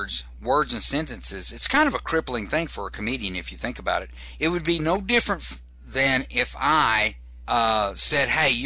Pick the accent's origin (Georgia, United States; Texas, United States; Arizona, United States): Texas, United States; I'm originally from Texas, so I can make fun of that.